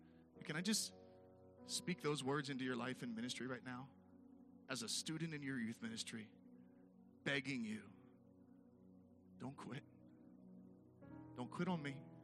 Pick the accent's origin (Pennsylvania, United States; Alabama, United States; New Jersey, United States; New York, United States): Pennsylvania, United States; Pittsburgh; Wait a second. I'm from Pittsburgh. I'm a Steelers fan.